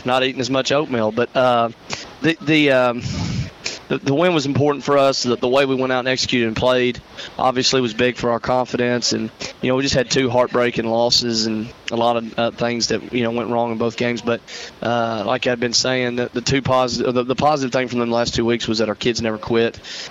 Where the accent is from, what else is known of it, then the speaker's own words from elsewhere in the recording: Memphis, Tennessee, United States; No, I'm from Memphis